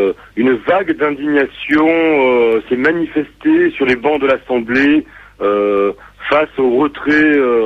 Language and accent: French; France; en tant que Français